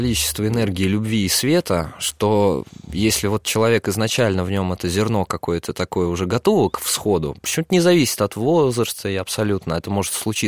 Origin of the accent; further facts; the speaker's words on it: Klin, Moscow Oblast, Russia; Я сам родом из Клина.